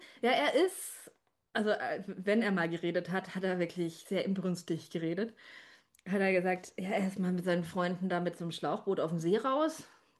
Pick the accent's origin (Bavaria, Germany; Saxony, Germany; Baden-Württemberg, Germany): Bavaria, Germany; Munich; ich komme ja aus München, ich wurde in München geboren. Aber München ist auch so, bayerisch spreche ich nicht. Meine Eltern, die sind ja auch aus Hessen. Auch Hessisch spreche ich nicht, ja.